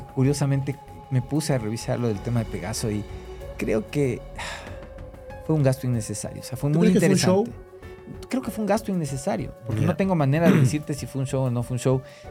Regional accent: Quito, Pichincha, Ecuador; A mí, como quiteño, me enchiva

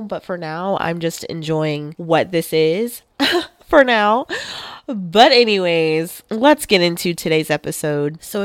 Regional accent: Alabama, United States; I was born and raised in Alabama, so I'm no stranger to country music.

